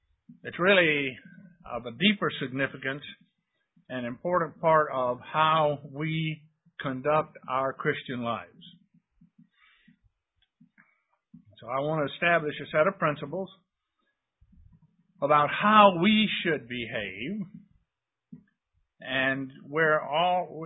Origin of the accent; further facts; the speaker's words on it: the South, United States; Hazel and I grew up in the South.